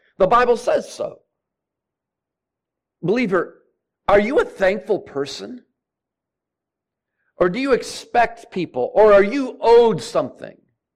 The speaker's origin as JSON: {"language": "English", "town": "Rochester", "region": "New York", "country": "United States", "tie": "born or raised there", "said": "I lived next to one growing up in Rochester."}